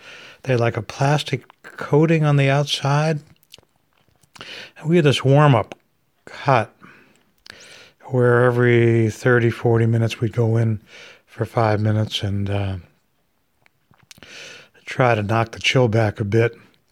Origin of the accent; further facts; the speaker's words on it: New Hampshire, United States; I was from New Hampshire, and I didn't think it was particularly great weather.